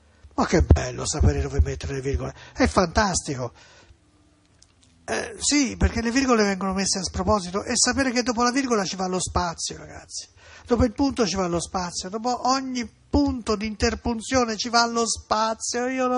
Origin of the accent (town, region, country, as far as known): Florence, Tuscany, Italy